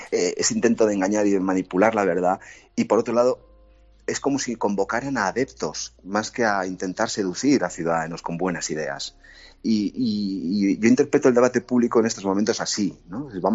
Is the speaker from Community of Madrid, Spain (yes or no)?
no; Irun, Basque Country, Spain; born there; Yo nací en Irún, en un sitio muy, muy singular por su condición de frontera, de paso de gente, de mestizaje.